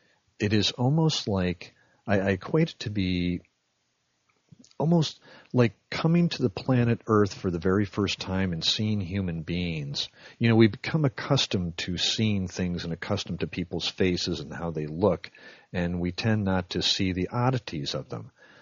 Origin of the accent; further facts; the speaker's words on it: New York, United States; You know, growing up in New York, you get a lot of snow